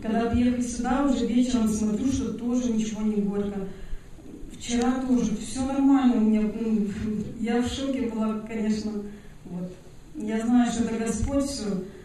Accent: Oregon, United States; из Орегона.

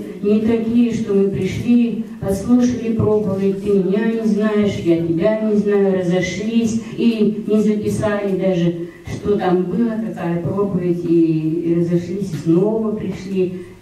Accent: Vancouver, British Columbia, Canada; Я также из Ванкувера

